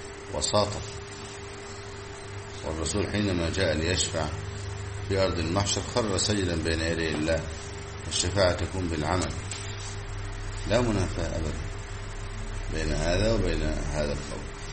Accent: Egypt; مشهور عندنا في مصر: آه يا نيابة.

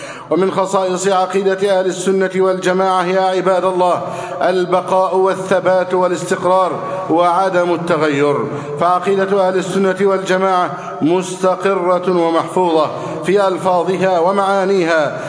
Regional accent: Egypt; اللهم احفظ بلدنا مصر أمنا أمانا، سخاء رخاء

